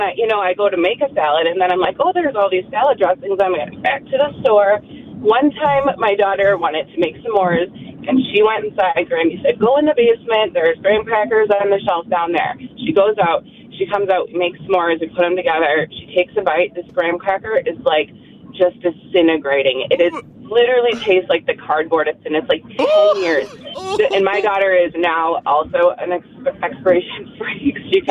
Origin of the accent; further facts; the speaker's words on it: New Hampshire, United States; my mom, I'm from New Hampshire, we go home twice a year.